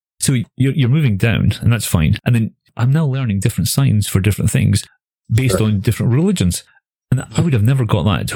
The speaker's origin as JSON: {"language": "English", "town": "Aberdeen", "region": "Scotland", "country": "United Kingdom", "lives_now": "Glasgow, United Kingdom", "said": "Being in Glasgow now. Being in Glasgow, you have. And I come from Aberdeen, so for those who don't know, Aberdeen's on the east coast of the northeast coast of Scotland."}